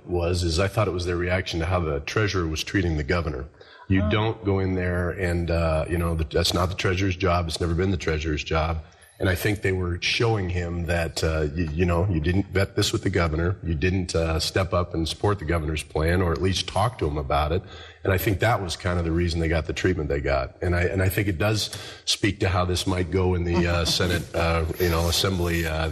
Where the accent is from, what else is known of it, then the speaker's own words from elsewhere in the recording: Boulder City, Nevada, United States; I grew up in Nevada and in a little town called Boulder City and traveled to Elko and Ely and all these things.